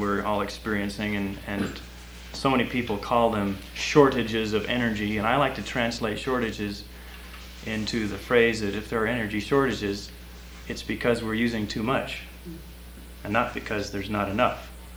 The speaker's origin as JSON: {"language": "English", "town": "Gladstone", "region": "Oregon", "country": "United States", "said": "we're from Portland area, Gladstone in particular."}